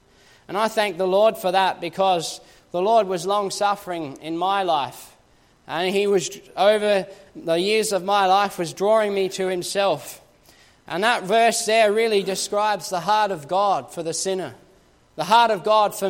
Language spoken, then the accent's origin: English; Australia; one of the very first questions that people ask me when they hear that I'm from Australia is, well, where in Australia?